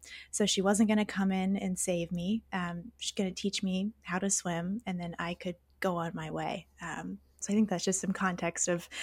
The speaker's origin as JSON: {"language": "English", "town": "Houston", "region": "Texas", "country": "United States", "tie": "born or raised there", "said": "But I grew up in Houston, just me."}